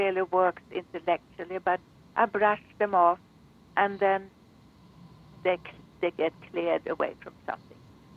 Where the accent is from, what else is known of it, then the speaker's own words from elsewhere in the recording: Sweden; now in United States; I'm also a citizen of Sweden. Okay, that's the one I came from, my origin.